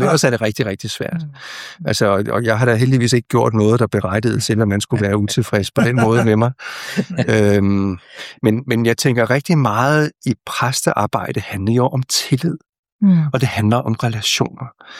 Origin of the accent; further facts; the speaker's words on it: Vangede, Capital Region of Denmark, Denmark; Jeg er vokset op i Vangede, mellem Gentofte og Buddinge, og der bor mine forældre stadigvæk.